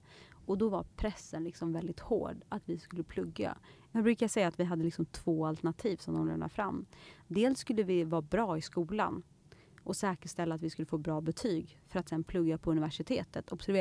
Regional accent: Bollnäs, Gävleborg County, Sweden; Under min uppväxt då i Bollnäs, jag har friidrottat, jag har tävlat väldigt mycket.

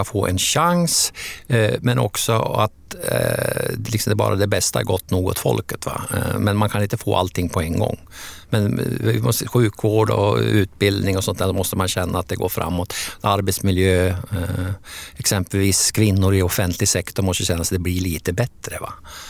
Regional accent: Hamrången, Gävleborg County, Sweden; min hemby faktiskt har bränts av ryssarna en gång

